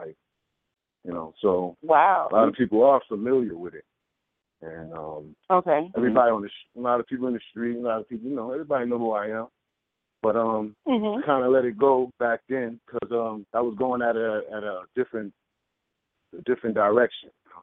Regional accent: Brooklyn, New York, United States; I'm from Brooklyn, New York.

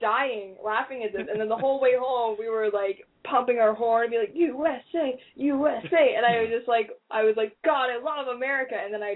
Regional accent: Ontario, Canada; I grew up just outside of Toronto. I grew up just outside of Toronto.

